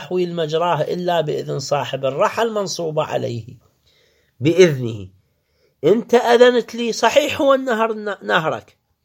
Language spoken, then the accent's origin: Arabic; Iraq; يسموها عندنا بالعراق الحماد